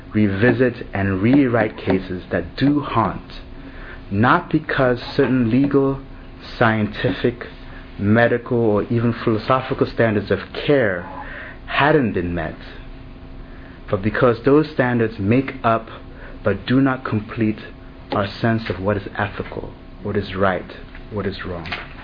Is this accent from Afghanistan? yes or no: no; Nigeria; moved away as an adult; now in United States; I tried to use Nigerian American, and it came for the fact that I was born in the States, raised in Nigeria from 11 years old onwards, returned for undergraduate studies